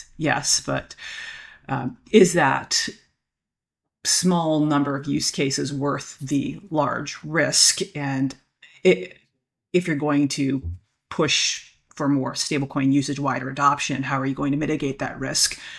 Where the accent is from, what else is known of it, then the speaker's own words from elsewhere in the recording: United States; And I have the wonderful benefit of being an American, so I don't have to, most Americans never even leave the country.